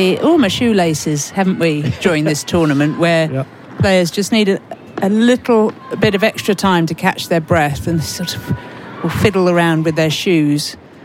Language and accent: English; London, United Kingdom; I'm from London, and have been terrible for years at going to see anything in London because you become quite blasé about it.